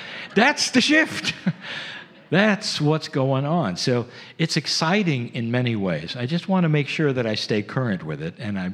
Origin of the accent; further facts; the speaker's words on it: United States; people in general in America, because I'm American, I can say, are less afraid of the establishment.